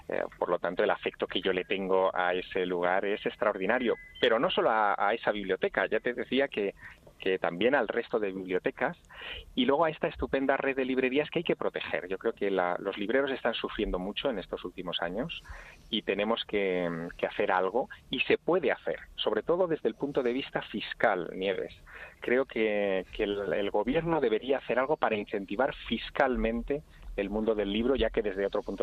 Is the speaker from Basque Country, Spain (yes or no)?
no; Teruel, Aragon, Spain; Teruel, que es mi ciudad natal